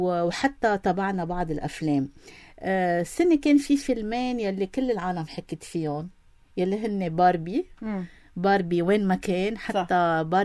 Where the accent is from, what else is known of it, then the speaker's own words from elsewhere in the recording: Lebanon; نحن كلبنانيين